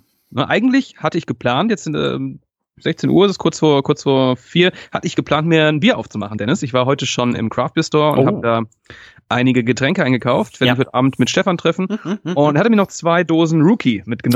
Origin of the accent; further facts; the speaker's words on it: Ennepetal, North Rhine-Westphalia, Germany; Das ist ja direkt neben Ennepetal, meiner Heimatstadt.